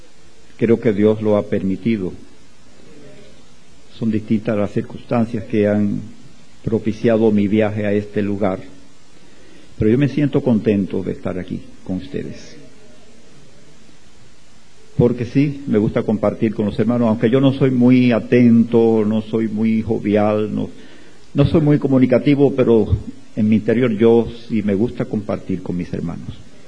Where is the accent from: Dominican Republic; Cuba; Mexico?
Cuba; Viñales, Pinar del Río; born there; Soy cubano de nacimiento. Nací en el rincón más bello del mundo, que lamentablemente Evelyn no ha querido verlo. En dos ocasiones que estuvo en Cuba, pese a que le insistí, no fue a Viñales.